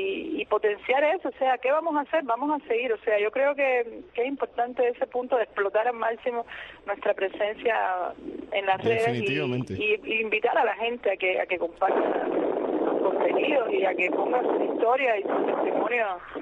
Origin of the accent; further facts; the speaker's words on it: Cuba; somos cubanos